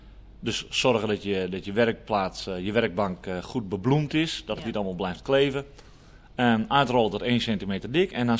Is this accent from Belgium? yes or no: no; Friesland, Netherlands; Ik kom uit Friesland, dus ja.